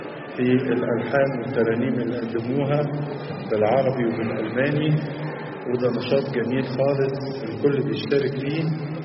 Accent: Egypt; في بلادنا مصر

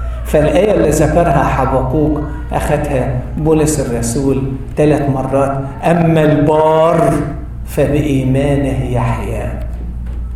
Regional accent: Upper Egypt, Egypt; كان عندنا في الصعيد

